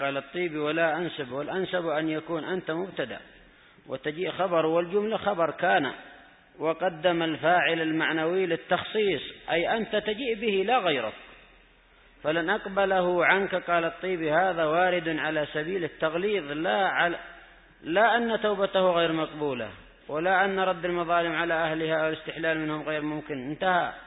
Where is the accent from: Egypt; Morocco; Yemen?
Yemen; عندنا في اليمن